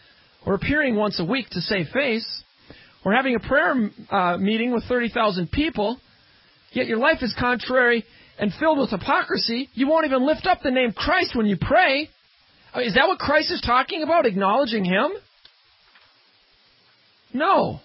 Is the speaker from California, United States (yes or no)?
no; Maryland, United States; we talked about the weather in my home state of Maryland